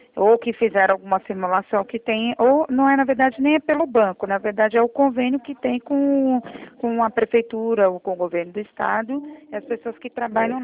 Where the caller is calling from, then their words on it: São Paulo, Brazil; Eu falo de São Paulo.